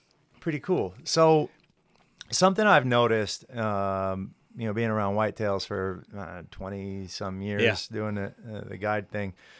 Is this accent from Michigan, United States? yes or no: yes; Grand Rapids, Michigan, United States; I grew up in Michigan, so, the city of Grand Rapids. I grew up on a farm outside of Grand Rapids